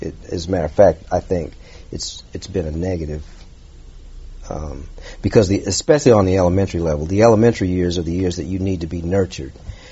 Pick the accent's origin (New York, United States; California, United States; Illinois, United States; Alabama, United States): Illinois, United States; Champaign; Growing up in Champaign, I think I might have had two black teachers in my entire educational life.